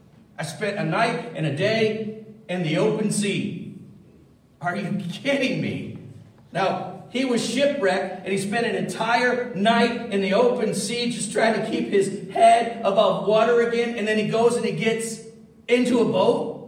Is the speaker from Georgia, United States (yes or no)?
no; Florida, United States; When I grew up down in Florida, I had a couple of buddies that we got into a lot of mischief with.